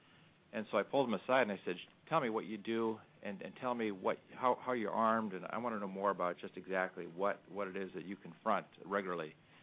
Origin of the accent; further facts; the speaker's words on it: Dillingham, Alaska, United States; You know, I'm born and raised in rural Alaska. I'm from Dillingham, so I'm pretty familiar with the circumstances surrounding the VPSO program in my part of the state.